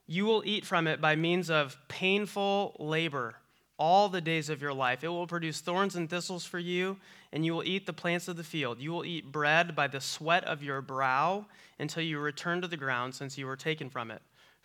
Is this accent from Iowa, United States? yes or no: yes; Iowa, United States; And then because we're from rural Iowa, we say, oh, you must know so-and-so from this small town.